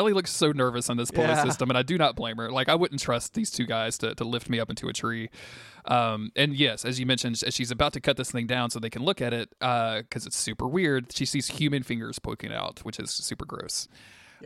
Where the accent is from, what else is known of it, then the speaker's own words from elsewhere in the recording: Louisiana, United States; I'm a podcaster from South Louisiana.